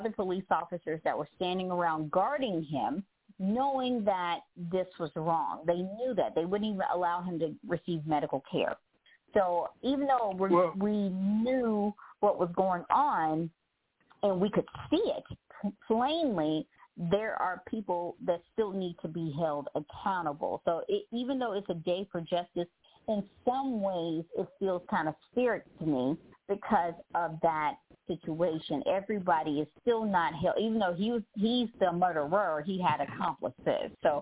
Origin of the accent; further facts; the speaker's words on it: Memphis, Tennessee, United States; My hometown of Memphis, Tennessee